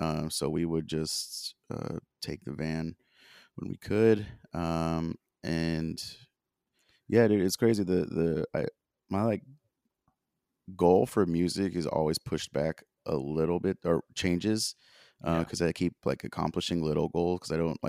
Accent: California, United States; I grew up in the Bay Area with you, duh.

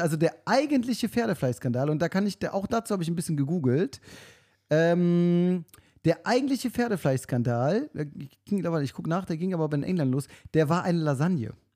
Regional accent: Rhineland, Germany; Ich als Rheinländer

